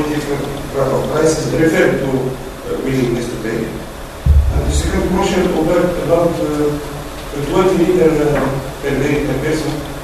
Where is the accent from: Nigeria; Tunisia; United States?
Tunisia; English is a second language; from Tunisia.